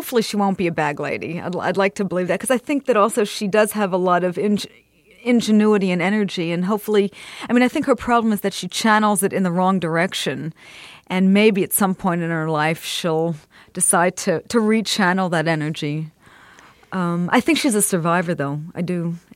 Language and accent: English; Philadelphia, Pennsylvania, United States; also born or lived in Abington; now in New Jersey, United States; and here I am in New Jersey being outside of it. And I think for me, there was a bit of that, you know, growing up in Philadelphia and Abington, feeling like all this exciting stuff was happening in New York